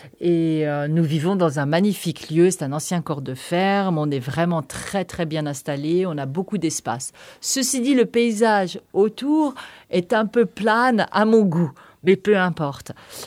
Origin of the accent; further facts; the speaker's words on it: Geneva, Switzerland; now in France; je suis originaire de Genève, là où j'ai fait l'école d'art. Et puis, je suis très vite allée m'installer en Haute-Savoie, donc en France, là, en France voisine.